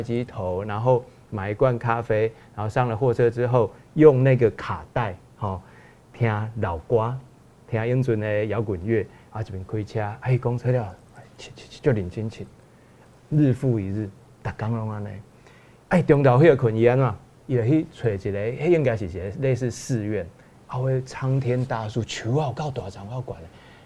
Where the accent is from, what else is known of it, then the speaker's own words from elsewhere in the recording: Tainan, Taiwan; 我台南人。